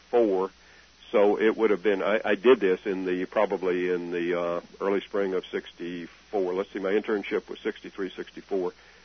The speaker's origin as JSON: {"language": "English", "town": "Lake Village", "region": "Arkansas", "country": "United States", "tie": "born or raised there", "said": "I grew up in Lake Village, Arkansas, which is a lake, a town on a lake."}